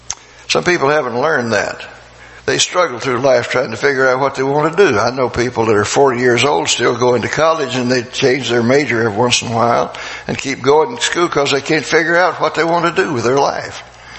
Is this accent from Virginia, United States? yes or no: yes; Virginia, United States; In the wintertime where I grew up in Virginia, it'd get cold enough upstairs where we lived that we didn't have central heat or air.